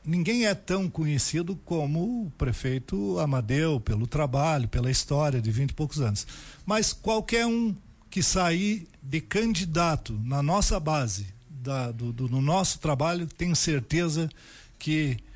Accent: Monte Alegre dos Campos, Rio Grande do Sul, Brazil; born there; minha cidade de coração, que é Vacaria. E eu sou filho lá de Monte Alegre dos Campos, antigo 8º distrito, nasci lá na Enxovia e levo com muito orgulho a minha terra, aonde eu nasci

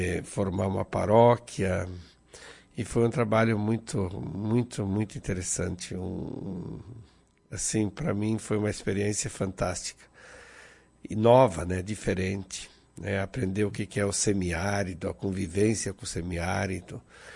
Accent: Flores da Cunha, Rio Grande do Sul, Brazil; Sou natural da comunidade de Mato Persson, ali do Flores da Cunha, né? O quarto distrito de Flores da Cunha

